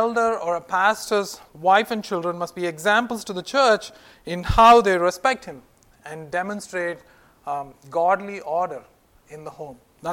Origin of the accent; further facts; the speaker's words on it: India; I was raised in India to parents who were born again Christians.